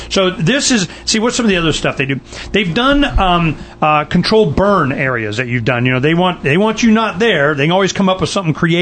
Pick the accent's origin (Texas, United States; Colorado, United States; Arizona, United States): Arizona, United States; I mean, we're from Arizona. I mean, we know these guys. We know the area up there.